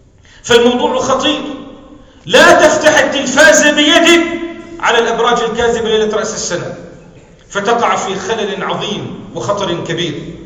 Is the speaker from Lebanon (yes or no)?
yes; North Governorate, Lebanon; لما كنا شباب في ريعان شبابنا كنا نجد أن بلدتنا متميزة عن بلدات مجاورة من مناطق الكورة، لأن فيها اختلاط بما يسمى العيش المشترك.